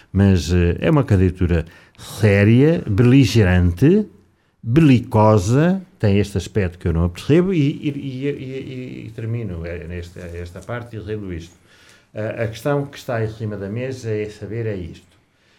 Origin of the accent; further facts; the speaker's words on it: Coimbra, Portugal; porque sou de Coimbra